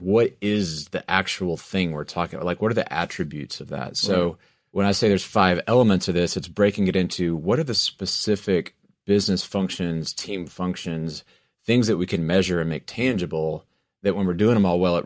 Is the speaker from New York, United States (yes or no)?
no; Texas, United States; I'm from West Texas. I grew up in the middle of cotton fields everywhere, right?